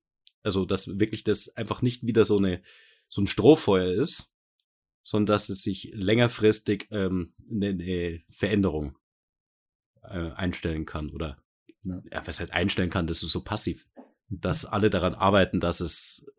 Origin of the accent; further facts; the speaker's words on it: Bavaria, Germany; Ich meine, ich bin in Bayern aufgewachsen. Ich bin auch ganz froh, dass ich Hochdeutsch kann.